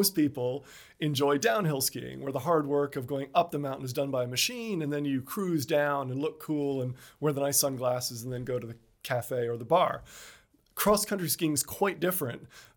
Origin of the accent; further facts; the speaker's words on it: Canada; accent: Canadian; you can probably tell by my Canadian accent, I grew up not here. So I grew up in Canada